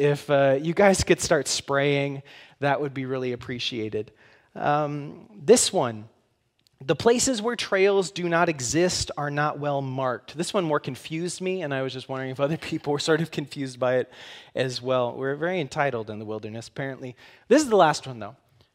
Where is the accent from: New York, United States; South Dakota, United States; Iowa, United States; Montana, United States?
South Dakota, United States; Now, growing up in the Black Hills, I am the type of person who loves to go hiking.